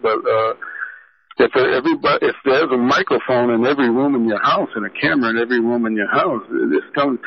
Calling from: Denver, Colorado, United States; I'm calling from Denver

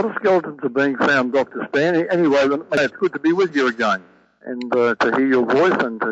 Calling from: New Zealand; Well, as you know, I'm calling from New Zealand

